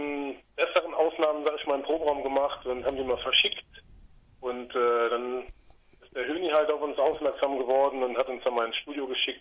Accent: Rhineland-Palatinate, Germany; weil wir kommen ja aus der Eifel mit dem Nummernschild DIT für Bitburg.

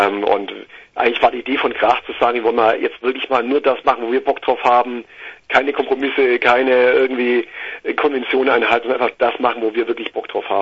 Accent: Ulm, Baden-Württemberg, Germany; now in Augsburg, Germany; wir sind quasi aus Augsburg und München, kommen beide aus dem Ulmer Raum, also Süddeutschland auf jeden Fall, kennen uns quasi auch schon seit Jugendtagen

